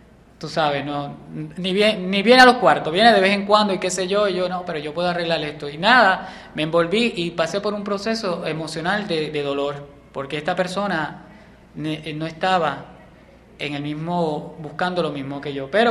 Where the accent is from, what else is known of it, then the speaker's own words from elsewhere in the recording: Puerto Rico; now in United States; yo salí de Puerto Rico. Yo no sé si yo hubiera crecido allí, estando allí con esa persona, pero lo que me ayudó en ese momento fue que salí de Puerto Rico. He estado aquí en los Estados Unidos por 5 años